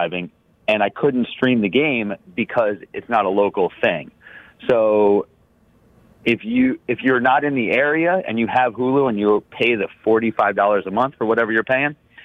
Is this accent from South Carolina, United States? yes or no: no; Baltimore, Maryland, United States; When I drove up to Philly the other weekend, and I'm from Baltimore